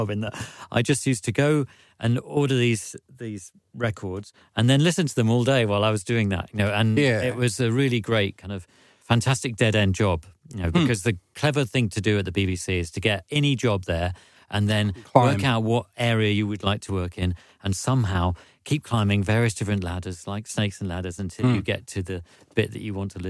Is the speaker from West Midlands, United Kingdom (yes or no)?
no; London, United Kingdom